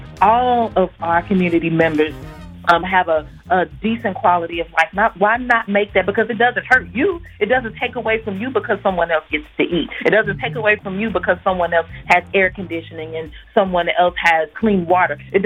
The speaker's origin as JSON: {"language": "English", "town": "St. Louis", "region": "Missouri", "country": "United States", "tie": "born or raised there", "said": "as a black woman growing up in St. Louis"}